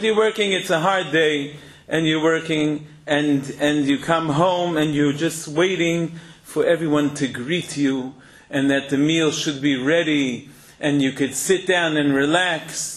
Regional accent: New York, United States; In some places, I come from New York, that's also like that.

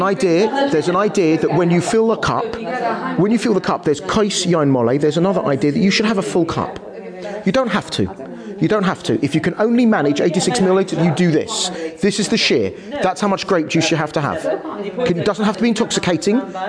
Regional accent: India; you can finish the whole cup, because as an Indian, finishing the cup.

